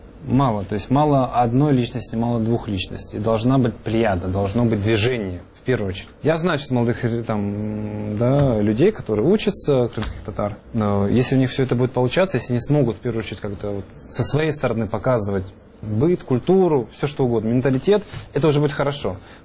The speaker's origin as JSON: {"language": "Russian", "region": "Crimea", "country": "Ukraine", "said": "я ж не пишу там на каждой заявке, типа, я крымский татарин, а это украинское кино крымско-татарского там походжения"}